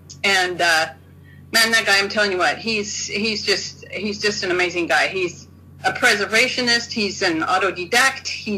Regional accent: Idaho, United States; I grew up in Idaho, as you said, on a potato farm.

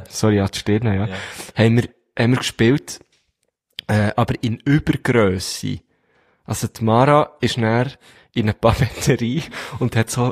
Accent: Switzerland; weil ich, als richtiger Schweizer.

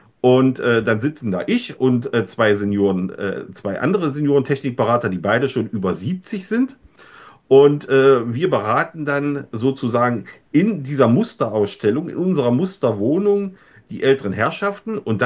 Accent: Wernigerode, Saxony-Anhalt, Germany; den Bürgern meiner Heimatstadt Wernigerode zu zeigen

